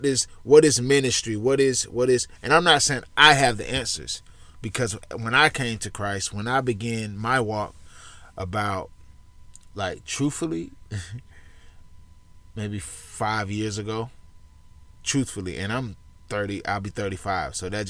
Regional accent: Atlanta, Georgia, United States; I was born in Atlanta, Georgia. I still live in Georgia. I've been in Georgia my whole life.

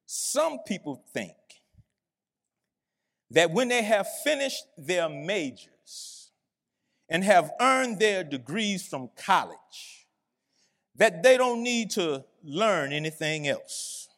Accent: Louisiana, United States; His parents from Louisiana. I'm from Louisiana.

